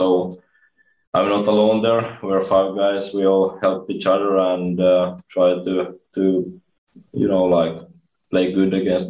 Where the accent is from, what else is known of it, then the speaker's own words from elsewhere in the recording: Espoo, Uusimaa, Finland; Yeah, I'm from Espoo, Finland. It's like 50 minutes from Helsinki